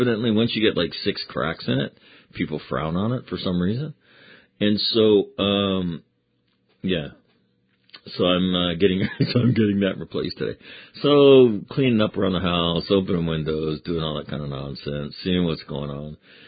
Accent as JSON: {"language": "English", "town": "Sacramento", "region": "California", "country": "United States", "tie": "born or raised there", "said": "I had a new shithole weather forecast for my hometown, Sacramento, California."}